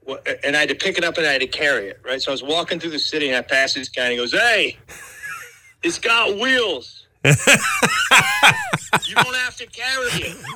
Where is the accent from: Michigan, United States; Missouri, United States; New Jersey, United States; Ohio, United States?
Missouri, United States; St. Louis; also born or lived in Texas; I'm from St. Louis. In Missouri. And, I live here now, but I've lived kind of like all over. I was in, I moved to Texas right out of college.